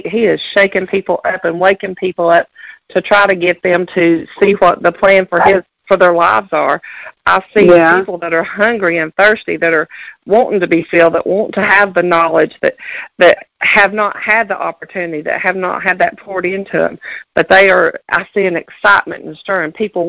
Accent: Maryville, Tennessee, United States; I was born here in Maryville, Tennessee. I've lived here all my life.

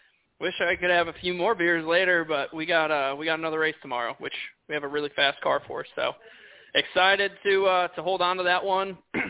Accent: Northeast, United States; I'm from the Northeast. I'm pretty hardcore, as most know

